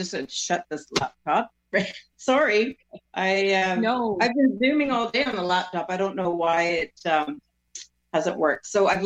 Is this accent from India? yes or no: no; Vancouver, British Columbia, Canada; born there; now in Burnaby, Canada; I was born in Vancouver and moved to Burnaby in probably about 25 years ago, right?